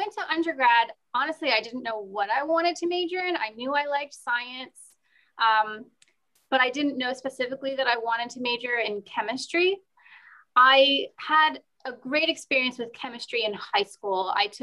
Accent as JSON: {"language": "English", "region": "Virginia", "country": "United States", "tie": "born or raised there", "said": "I grew up in Northern Virginia."}